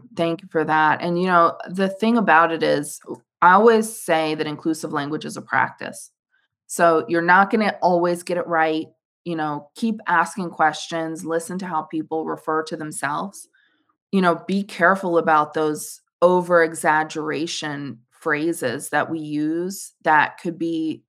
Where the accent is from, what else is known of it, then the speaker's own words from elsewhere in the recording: Northeast, United States; growing up in the Northeast, I would always address people as guys, right?